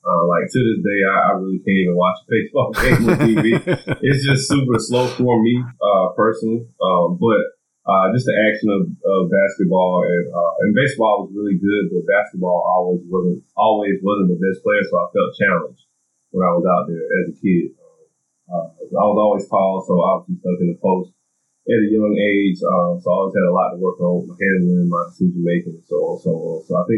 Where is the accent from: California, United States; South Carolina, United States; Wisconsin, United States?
South Carolina, United States; Greenville; And I'm from Greenville, South Carolina, so I just put a specific example on that.